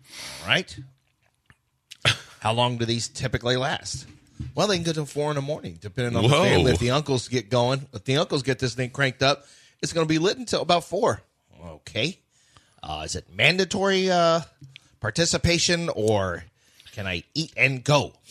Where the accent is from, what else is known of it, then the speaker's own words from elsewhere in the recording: Nigeria; We want you to do your, because we're Nigerian with the Nigerian dad.